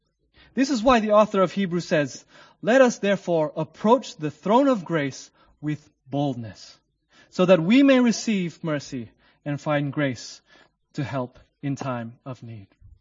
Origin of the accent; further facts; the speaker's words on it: North Sumatra, Indonesia; I come from the Batak tribe in northern Sumatra in Indonesia.